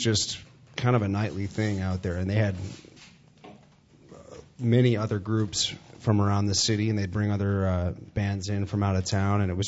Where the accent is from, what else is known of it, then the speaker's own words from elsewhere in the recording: Lake Forest, Illinois, United States; I did. I grew up in the North Shore